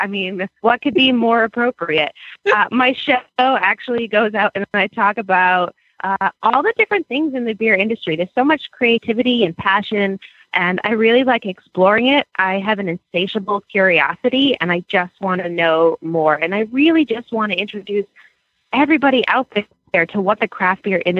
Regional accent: Maine, United States; yeah, I'm from Maine. That's where we are located.

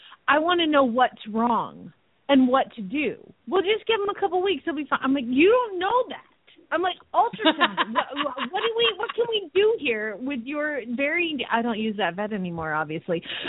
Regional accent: Georgia, United States; I'm from Georgia, my friend. I get it.

